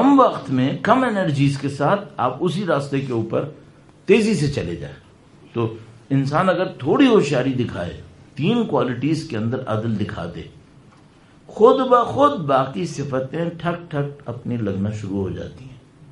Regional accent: Karachi, Sindh, Pakistan; moved away as an adult; مجھے یاد ہے جب میں بچپن میں رہتا تھا اور شیعہ آبادی میں ہی رہتا تھا کراچی میں, وہاں ہمیں دعائے سلامتی امام نہیں آتی تھی. جب میں ایران پہنچا ہوں 18 سال کی عمر میں

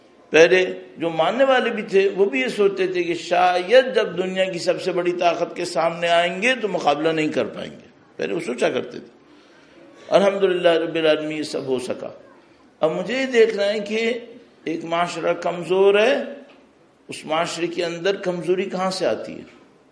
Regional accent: Pakistan; پاکستان کے اندر بھی جہاں سے میں آیا ہوں ظاہر ہے میں اس کو زیادہ دیکھ رہا ہوں

